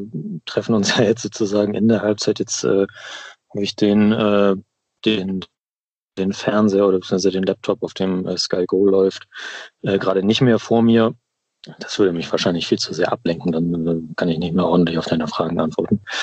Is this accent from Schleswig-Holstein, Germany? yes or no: yes; Henstedt-Ulzburg, Schleswig-Holstein, Germany; also born or lived in Hamburg; now in Kiel, Germany; Ich bin 2010 zum Studium nach Kiel gezogen. Also ich komme ursprünglich, bin in Hamburg geboren auch, groß geworden in Hennstedt-Ulzburg. Das kennt vielleicht der ein oder die andere auch im Norden.